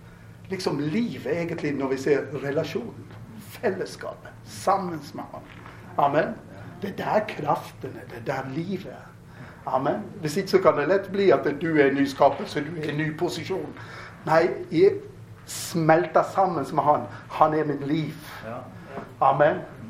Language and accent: Swedish; Norway; jag sa faktiskt till engelskläraren min att jag är norsk, jag behövde inte engelsk.